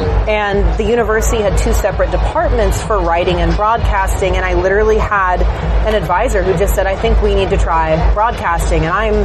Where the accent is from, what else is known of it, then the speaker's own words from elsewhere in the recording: the South, United States; also born or lived in Atlanta; So growing up in the South, football was a really big part, obviously, of the culture and the climate.